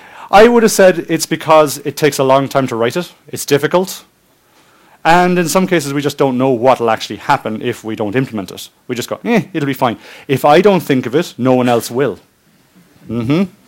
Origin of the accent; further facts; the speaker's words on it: Ireland; now in Stavanger, Norway; I'm actually Irish, and I live up in Norway.